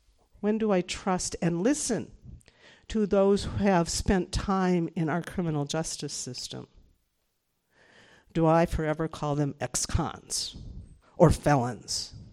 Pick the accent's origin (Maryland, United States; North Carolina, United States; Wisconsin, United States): Wisconsin, United States; Madison; my hometown, Madison. I grew up not a mile from here, so I understand what that means too.